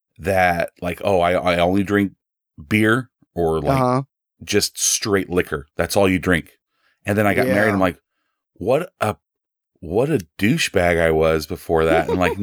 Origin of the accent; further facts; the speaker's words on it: California, United States; This is going to totally out me as a Californian.